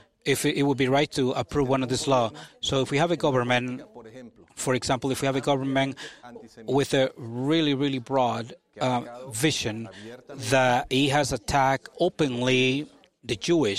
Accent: Venezuela; I come from Venezuela.

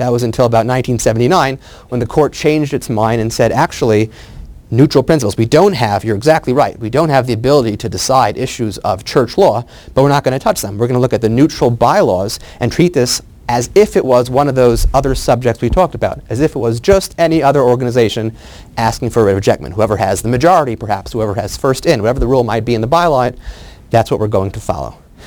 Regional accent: Atlanta, Georgia, United States; Okay, I'm from Atlanta.

